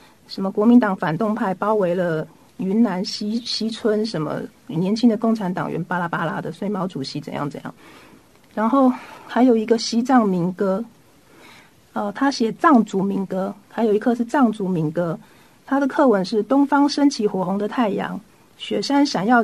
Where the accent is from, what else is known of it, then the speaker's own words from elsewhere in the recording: Taiwan; 就是去讲说我们台湾人怎么表达我们的意见